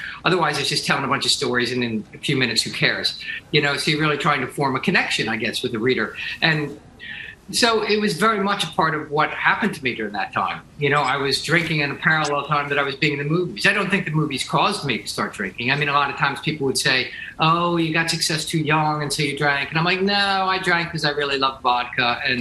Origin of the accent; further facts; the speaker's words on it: New Jersey, United States; I'm from New Jersey, so I love